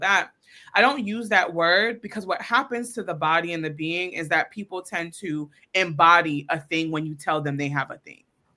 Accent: Atlanta, Georgia, United States; When I was 16, I was leaving a teen party, you know, growing up in Atlanta.

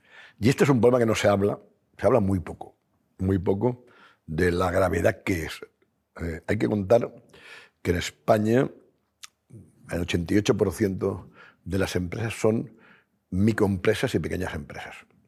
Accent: Japan; Yo vengo de Japón y en Japón pasa lo mismo.

